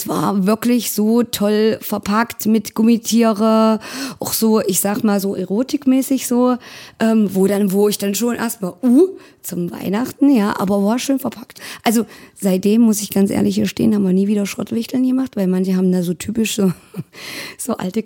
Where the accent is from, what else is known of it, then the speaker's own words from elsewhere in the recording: Halle, Saxony-Anhalt, Germany; also wir waren in Leipzig, kommen ja eigentlich aus Halle